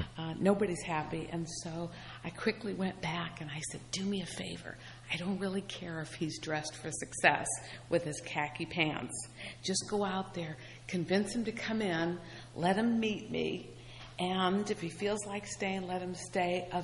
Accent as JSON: {"language": "English", "town": "Akron", "region": "Ohio", "country": "United States", "moved": "yes", "lives_now": "New Jersey, United States"}